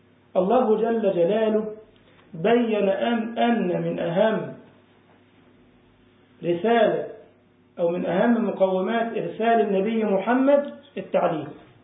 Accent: Egypt; عشان اللي قاعد يفهم اللهجة عندنا في مصر يبص يعني ينظر

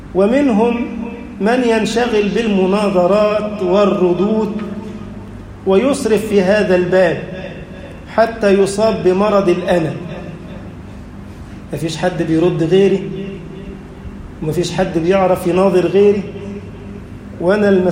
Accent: Egypt; اجعل بلدنا مصر أمنا أمانا، سخاء رخاء، وسائر بلاد المسلمين.

